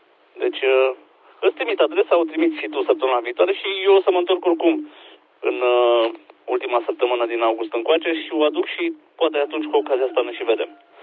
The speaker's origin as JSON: {"language": "Romanian", "town": "Brașov", "region": "Brașov County", "country": "Romania", "said": "Momentan în Devan Y2, dar sunt deloc din Brașov."}